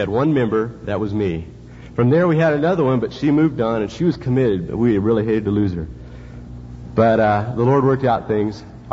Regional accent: California, United States; If Brother Doyle hadn't have said I was from California, I was going to come up and say, "Howdy, y'all,"

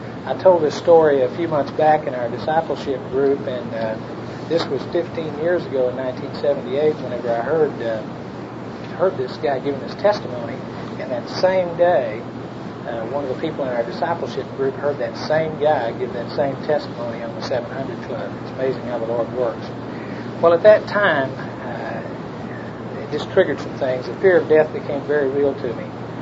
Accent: Waco, Texas, United States; By the way, this is my wife, Brenda, over here, and we're from Waco, Texas.

